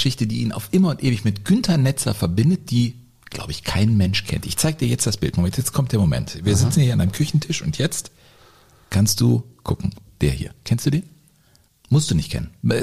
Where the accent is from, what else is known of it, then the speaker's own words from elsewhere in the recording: Cologne, North Rhine-Westphalia, Germany; born there; Ich war natürlich immer schon als gebürtiger Kölner.